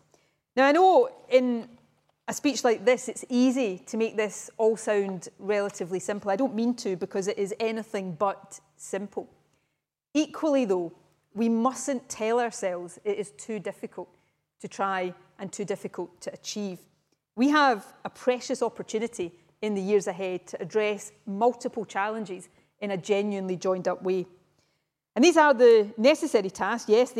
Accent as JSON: {"language": "English", "region": "Scotland", "country": "United Kingdom", "tie": "born or raised there", "said": "I grew up in Ayrshire in the west of Scotland in the 1970s and 80s."}